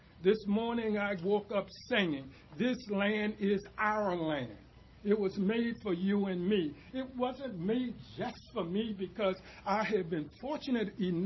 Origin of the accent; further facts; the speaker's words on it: Newport News, Virginia, United States; 74 years ago today, I was born here in Newport News.